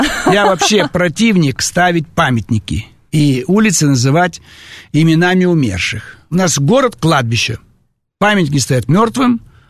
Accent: Almaty, Kazakhstan; Вот я недавно с радостью посетил станцию Алматинская, метро. Угу. Мой родной город.

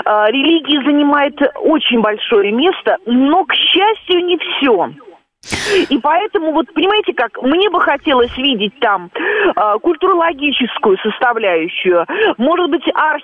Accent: Moscow, Russia; я москвич, но люблю Питер

